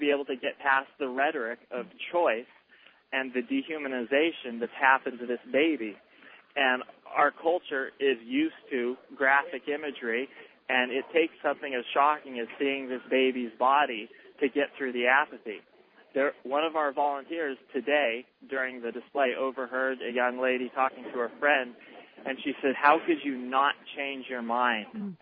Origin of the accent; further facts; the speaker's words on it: Salem, Oregon, United States; I am. I'm from Salem, Oregon